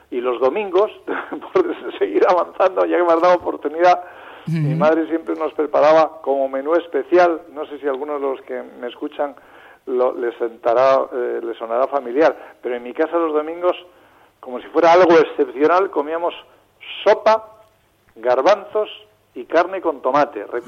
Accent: Ongallo, Cantabria, Spain; Es parte del municipio de Suances, está en el centro geográfico del municipio donde nací, en Ongallo. Nací allí, soy muy territorial, he vivido toda mi vida y allí estoy criando a mis hijos.

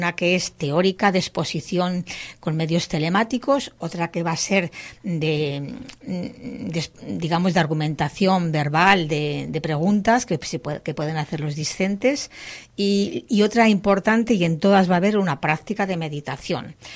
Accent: Salamanca, Castile and León, Spain; Yo ya en Salamanca, que soy de Salamanca, practicaba el yoga y daba clases de yoga.

